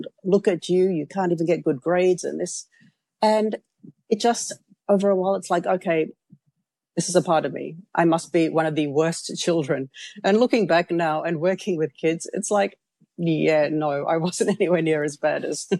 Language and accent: English; South Africa; And telling them, no, I'm from South Africa, they assume Africa, spear chuckers living in a hut somewhere.